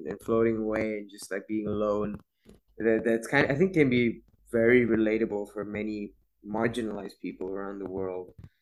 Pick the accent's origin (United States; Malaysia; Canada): Malaysia; I think as a Malaysian Indian, for example, you always end up feeling very alone, especially being, we're minority in the country